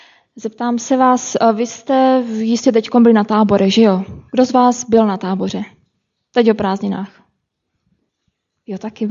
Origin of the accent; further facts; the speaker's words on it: Moravia, Czechia; protože jsem z Moravy